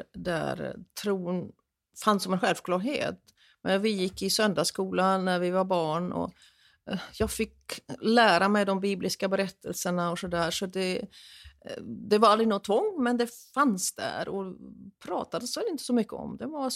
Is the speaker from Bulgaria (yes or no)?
no; North Rhine-Westphalia, Germany; now in Sweden; Jag växte upp i Tyskland i en småstad, hade då ungefär 20 000 invånare.